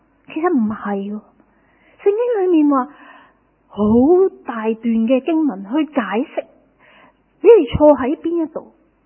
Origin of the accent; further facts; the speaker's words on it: Hong Kong; 我香港人没有人不忙的